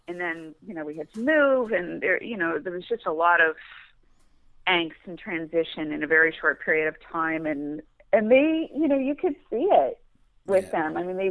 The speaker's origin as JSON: {"language": "English", "region": "Ohio", "country": "United States", "tie": "born or raised there", "said": "from the time, you know, very small growing up in Ohio until now."}